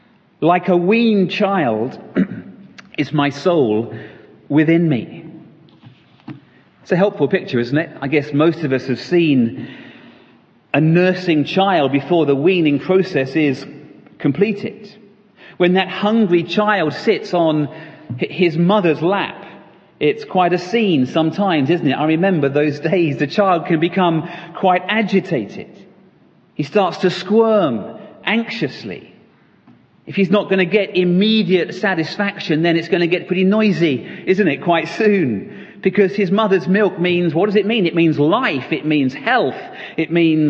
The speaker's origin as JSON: {"language": "English", "town": "Caterham", "region": "South East England", "country": "United Kingdom", "moved": "as an adult", "lives_now": "Aberdeen, United Kingdom", "said": "You'll guess from my accent, I don't hail from these parts. 2 years ago, my wife and I and our two little ones, they were little 2 years ago, moved up from Caterham in Surrey, just south of London"}